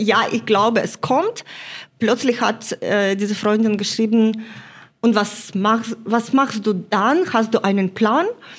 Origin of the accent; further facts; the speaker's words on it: Dokuchaievsk, Donetsk Oblast, Ukraine; Ich komme selber aus Donbass. Also ich wurde in der Nähe von Donetsk geboren.